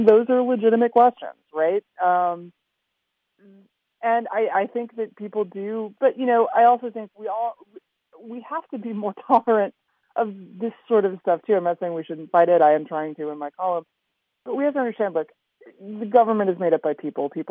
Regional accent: New York, United States; now in Washington, United States; I was raised on the Upper West Side of New York, and I live in Washington D.C., which is a pretty secular place.

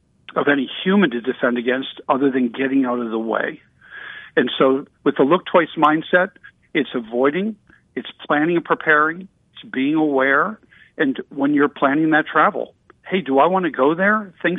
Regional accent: United States; And I would offer that many Americans are targets by virtue of being American in a lot of places around the world. There are mixed responses to Americans. Some people like us a lot, some people don't.

